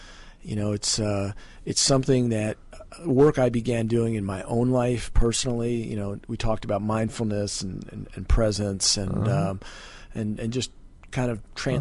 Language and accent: English; Maryland, United States; I grew up in the Maryland suburbs.